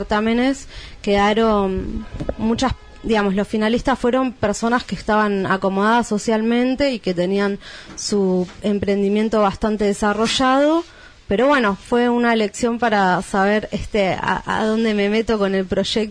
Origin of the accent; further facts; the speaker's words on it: Neuquén, Argentina; now in Buenos Aires, Argentina; cuando llegué a Buenos Aires de Neuquén con mi proyecto, solo tenía esos diseños que había hecho